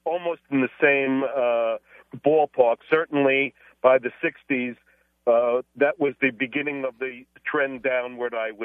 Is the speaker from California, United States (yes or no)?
no; Queens, New York, United States; I've been reflecting back upon my youth as a boy growing up in Queens, like you were